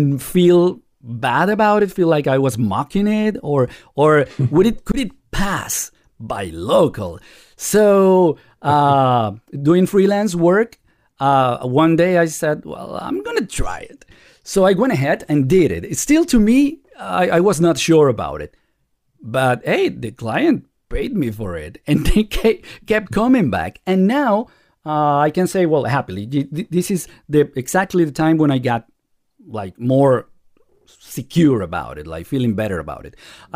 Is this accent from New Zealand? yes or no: no; Venezuela; now in Spain; I was born in Venezuela, raised in Venezuela, and all my father's family was from Spain, from this part, Galicia, and my mother's side, all from Venezuela. So the pronunciation here in Spain is not foreign to me.